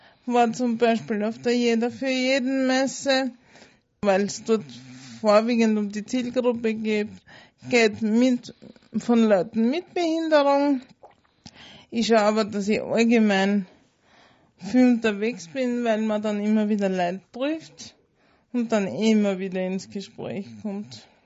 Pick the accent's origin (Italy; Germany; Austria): Austria; Lunz am See, Lower Austria; Ich komme aus Lunz am See.